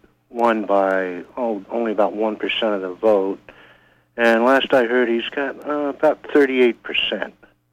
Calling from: Starks, Maine, United States; from Starks.

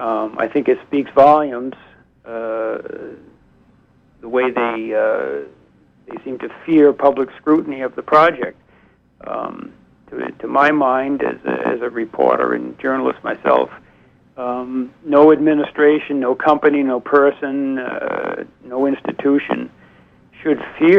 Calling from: Belfast, Northern Ireland, United Kingdom; I'm calling from Belfast.

